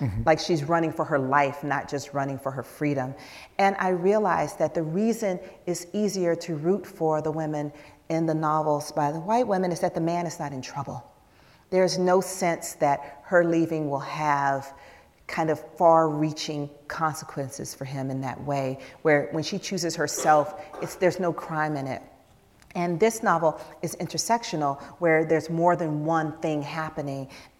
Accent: Atlanta, Georgia, United States; I grew up in Atlanta, and I wrote my first novel about growing up in Atlanta during the child murders.

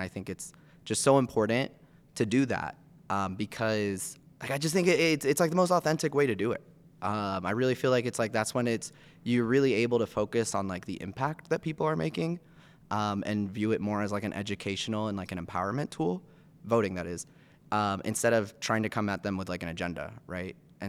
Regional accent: San Antonio, Texas, United States; So I grew up in San Antonio, Texas.

